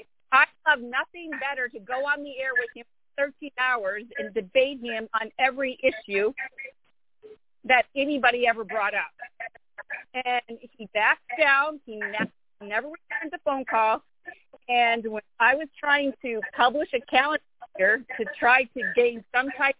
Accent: California, United States; Yeah, I'm from California.

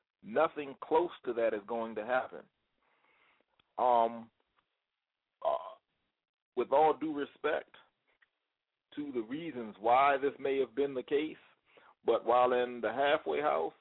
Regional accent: Washington, District of Columbia, United States; moved away; I'm originally from the District of Columbia. Most of my ties in the District of Columbia are not good ties, so I chose to relocate.

